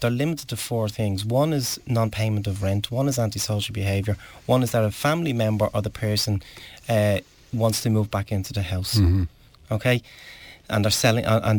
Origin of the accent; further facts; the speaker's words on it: Leinster, Ireland; I remember back, I was from Sheriff Street originally